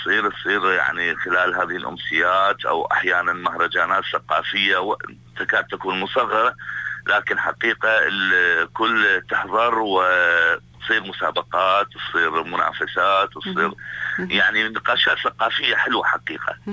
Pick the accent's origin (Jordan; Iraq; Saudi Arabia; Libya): Iraq; Southern Iraq; عندنا في الجنوب